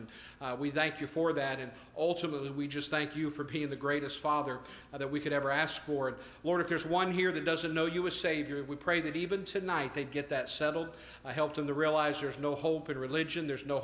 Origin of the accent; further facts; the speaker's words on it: United States; And as American, I want to say thank you for being willing to serve this great nation.